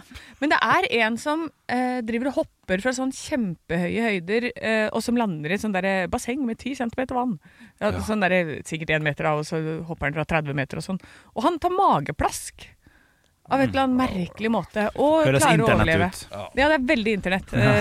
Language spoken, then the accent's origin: Norwegian; Gjøvik, Innlandet, Norway; jeg vokste opp på Gjøvik